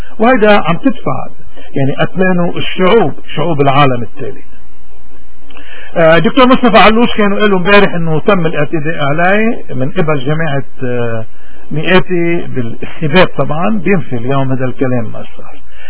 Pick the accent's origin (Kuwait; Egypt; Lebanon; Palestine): Lebanon; صاير فينا مع الأمريكان والغرب للأسف كلبنانيين تحديدا وكسوريين يمكن بشكل أوضح